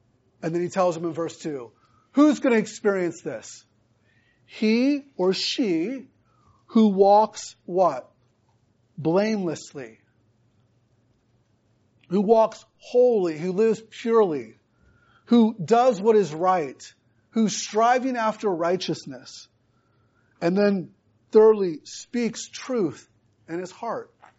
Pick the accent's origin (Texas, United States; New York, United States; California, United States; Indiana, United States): Indiana, United States; I grew up in Indiana. And in southern Indiana, we have caves.